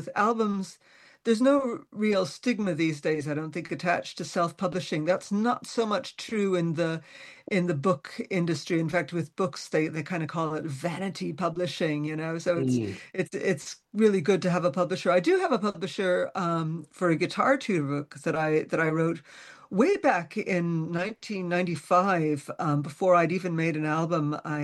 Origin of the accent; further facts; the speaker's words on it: Chicago, Illinois, United States; also born or lived in Spain / Ireland; now in Cornwall, United Kingdom; I live in Cornwall. If my accent doesn't sound like a Cornish accent, that's because I was born in Spain, which is where my father was from, raised in Chicago, which is where my mother was from, moved to Ireland